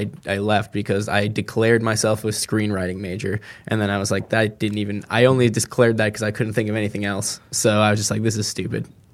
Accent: California, United States; I grew up in California. We smoked weed.

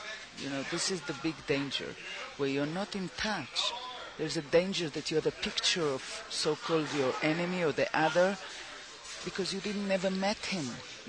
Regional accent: Jerusalem, Jerusalem District, Israel; I said, I'm from Jerusalem, from Israel.

